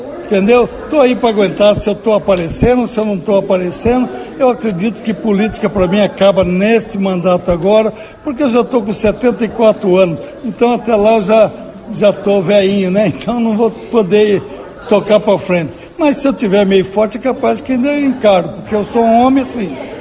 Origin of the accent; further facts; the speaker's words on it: Bandeirantes, Paraná, Brazil; Eu nasci em Bandeirantes, nasci e moro aqui até hoje, faz 74 anos que eu estou aqui.